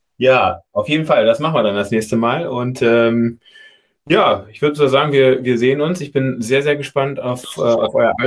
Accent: Berlin, Germany; Ich kann das als Berliner überhaupt gar nicht ernst nehmen, weil Köln und Düsseldorf sind no so nah nebeneinander wie in Berlin.

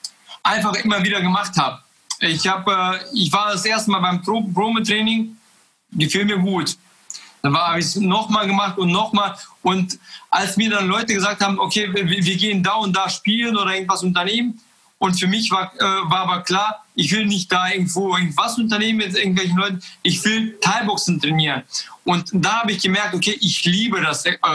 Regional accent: Kazakhstan; now in Germany; wir sind ja 95 aus Kasachstan gekommen, aus einem kleinen Dorf. Und dann kam ich nach Deutschland

